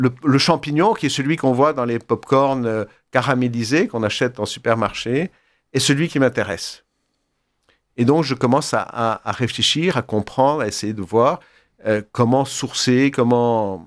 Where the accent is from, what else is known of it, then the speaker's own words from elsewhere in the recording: Paris, Île-de-France, France; je suis un petit Parisien.